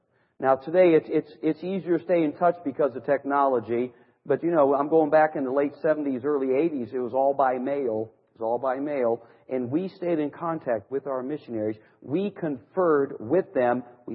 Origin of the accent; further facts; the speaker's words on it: Ohio, United States; They get right up behind me because I'm from Ohio.